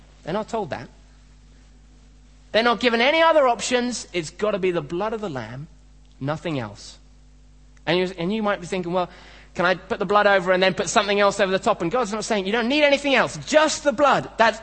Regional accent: Kenya; And I don't know if they do this in Sri Lanka, but I grew up in Kenya

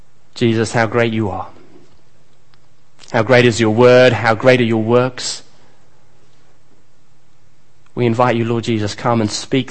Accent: Kenya; Even though I grew up in Kenya where they love the long distance running

